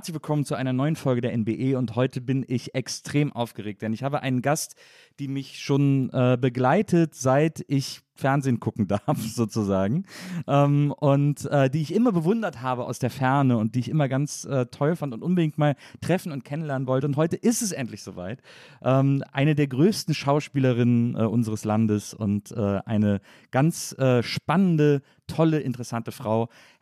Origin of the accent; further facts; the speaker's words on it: North Rhine-Westphalia, Germany; Ich komme aus dem Kölner Raum